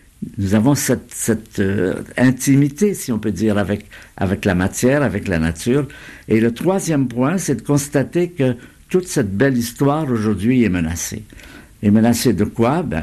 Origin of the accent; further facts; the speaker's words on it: Quebec, Canada; moi, quand j'étais enfant, j'étais au Québec et j'étais un bon catholique, croyant, tout ça.